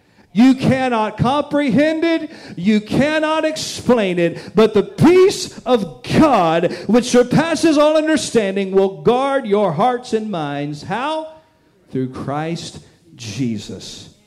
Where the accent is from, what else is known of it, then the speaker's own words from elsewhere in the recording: Red Oak, United States; I grew up out in the woods. I grew up in Red Oak.